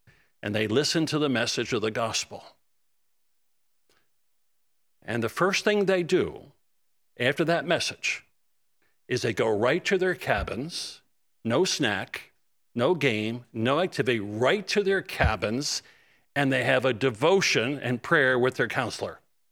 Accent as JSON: {"language": "English", "region": "New Jersey", "country": "United States", "tie": "born or raised there", "also_born_or_lived": "Pennsylvania", "lives_now": "Florida, United States", "said": "New Jersey is where I was raised, got married and lived for 5 years in Pennsylvania. And then we moved to Florida 25 years ago"}